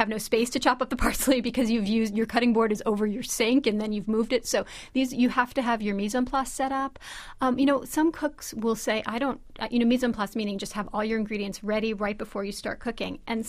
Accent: New York, United States; I try to write all my recipes, not making that assumption, maybe because I'm from New York.

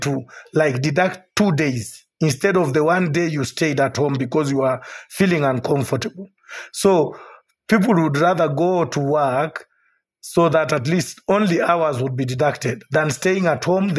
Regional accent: Kenya; I am 40 years old. Actually, next month, I'm approaching 40. I'm a Kenyan.

